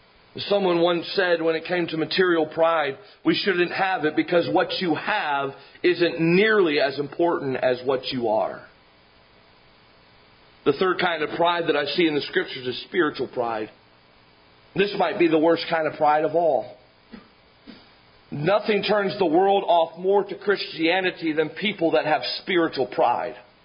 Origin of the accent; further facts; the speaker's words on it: United States; And yet we grew up in America and we are American citizens and we get to have the freedoms of American citizens.